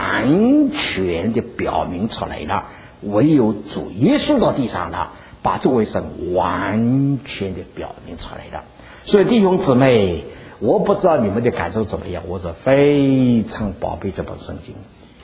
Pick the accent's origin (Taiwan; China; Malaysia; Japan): China; now in United States; 那么这个按照我们中国人来说的话呢，我30年到美国的时候呢